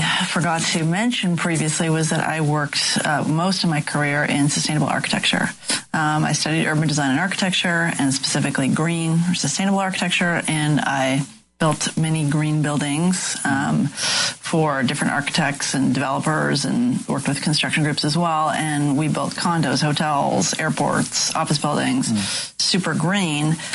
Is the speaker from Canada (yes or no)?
yes; Canada; I'm Canadian.